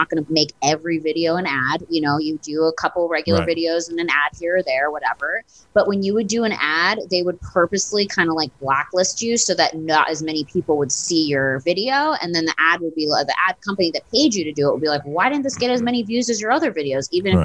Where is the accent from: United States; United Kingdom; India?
India; I wasn't trying to make fun of being Indian.